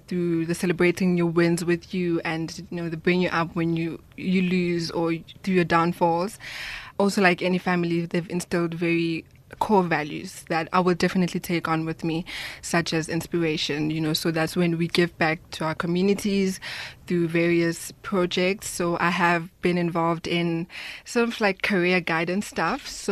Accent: Soweto, Gauteng, South Africa; I grew up in Soweto, so really there wasn't a lot of people I could look up to as a source of inspiration.

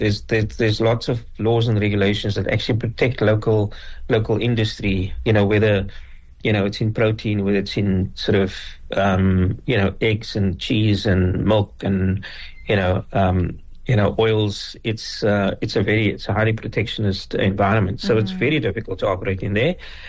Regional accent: South Africa; I think as South African businesses, sometimes we venture into foreign lands

